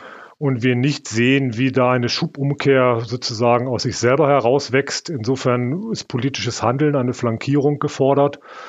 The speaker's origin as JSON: {"language": "German", "town": "Hanover", "region": "Lower Saxony", "country": "Germany", "said": "Und ich bin Hannoveraner"}